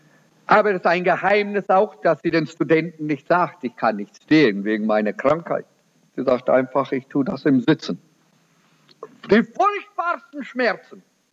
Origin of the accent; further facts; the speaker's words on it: South Africa; Das ist so leicht wie irgendetwas, das bei uns in Südafrika auch eine heiratete